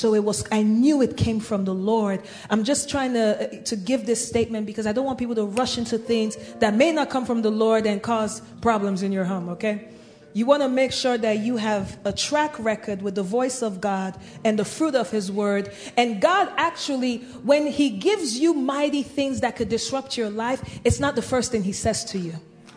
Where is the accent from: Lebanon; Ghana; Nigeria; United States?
Nigeria; You see, as a Nigerian, the opinion of your family holds great weight.